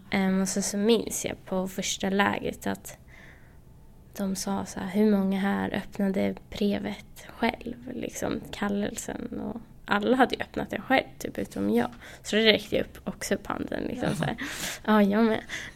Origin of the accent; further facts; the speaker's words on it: Vendelsö, Stockholm County, Sweden; jag är ju från Vändelsö då.